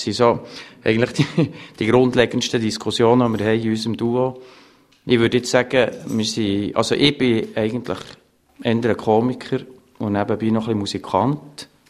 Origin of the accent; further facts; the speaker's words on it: Bern, Switzerland; in der Regel haben wir einen Bonus, als Berner natürlich.